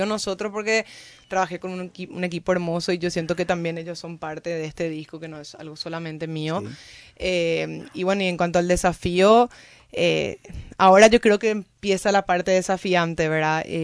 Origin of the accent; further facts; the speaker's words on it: Paraguay; nosotros también como paraguayos tenemos que tener también nosotras nuestras canciones